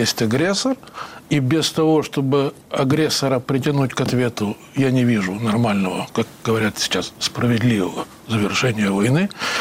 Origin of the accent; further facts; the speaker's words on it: Ukraine; я был первым из Украины стажером, который работал внутри НАТО в течение 2 недель